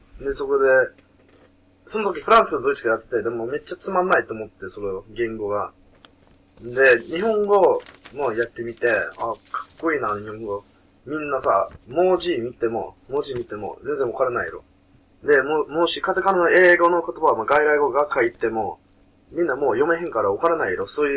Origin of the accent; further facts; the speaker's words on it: United Kingdom; Japanese is a second language; now in Kobe, Japan; こんにちは、イギリスから来た